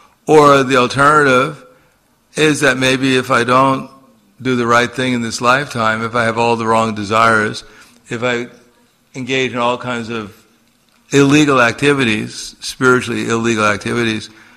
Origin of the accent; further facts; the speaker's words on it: Slovenia; You know, we're from Slovenia, and, you know, we're on the top of the universe